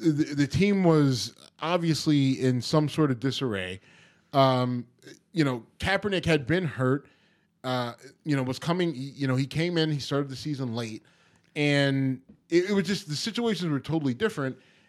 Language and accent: English; Youngstown, Ohio, United States; But I'm also from Youngstown, Ohio, and, you know, there's that.